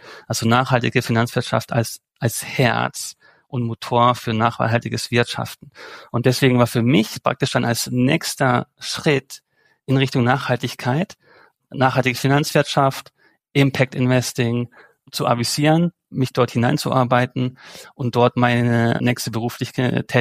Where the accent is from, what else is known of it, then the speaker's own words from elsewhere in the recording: Baden-Württemberg, Germany; Ich bin auf der deutschen Rheinseite aufgewachsen, aber immer mit sehr, sehr starkem Schweizbezug.